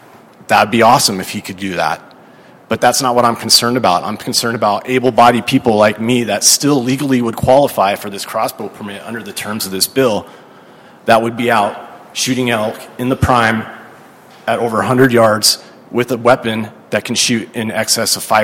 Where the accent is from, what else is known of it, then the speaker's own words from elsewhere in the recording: Bozeman, Montana, United States; I'm from Bozeman, Montana. I'm a veteran, and I'm an outdoorsman.